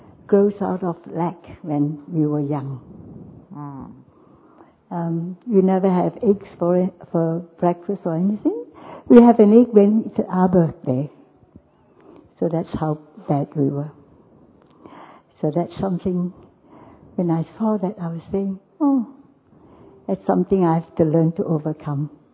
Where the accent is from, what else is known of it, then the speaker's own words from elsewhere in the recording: Ipoh, Perak, Malaysia; from Ipoh, Malaysia. I come from a family of 9 children, and the only breadwinner is my father.